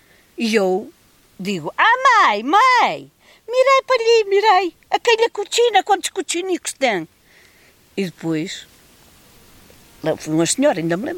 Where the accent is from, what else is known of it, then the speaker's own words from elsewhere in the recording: Bragança, Portugal; first language Mirandese; Portuguese is a second language; A minha primeira língua, a minha primeira palavra, fui mai. Aprendi a dizer mai.